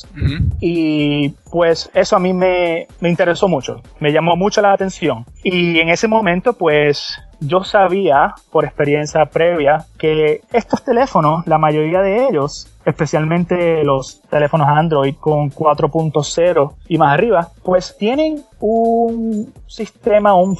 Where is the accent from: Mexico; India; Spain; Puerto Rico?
Puerto Rico; San Juan; now in West Palm Beach, United States; soy nacido y criado en San Juan, Puerto Rico. Ahora soy un detective en la policía local en West Palm Beach, en el estado de Florida.